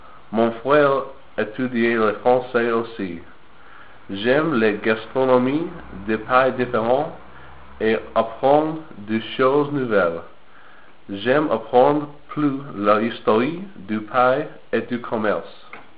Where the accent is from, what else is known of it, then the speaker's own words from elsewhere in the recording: United States; French is a second language; Je suis américain et j'habite à Détroit, dans le Michigan.